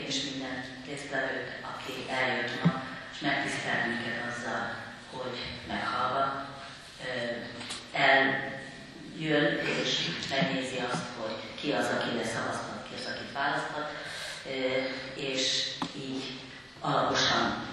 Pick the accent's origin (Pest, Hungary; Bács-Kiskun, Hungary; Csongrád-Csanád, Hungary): Csongrád-Csanád, Hungary; Szeged; born there; now in Hódmezővásárhely, Hungary; Szegeden születtem, de a gyökereim Békés megyeiek, édesanyám Békés csabai, édesapám pedig mezőbeli elszármazott. Tanulmányaimat Szegeden, Baján és Debrecenben végeztem, főiskolán és egyetemen, Vásárhelyre mentem férjhez